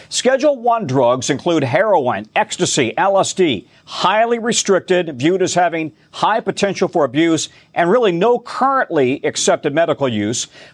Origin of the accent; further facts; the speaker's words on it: Colorado, United States; Yeah, I'm from Colorado. I know it well.